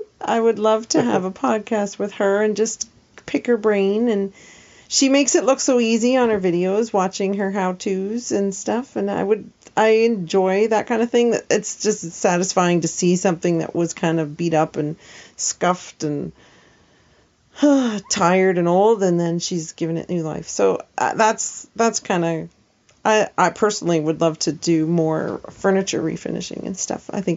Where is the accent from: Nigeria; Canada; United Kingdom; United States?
Canada; We're from Canada